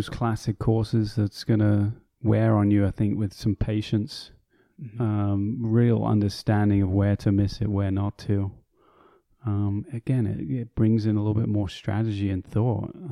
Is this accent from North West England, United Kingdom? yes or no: no; South East England, United Kingdom; I grew up near London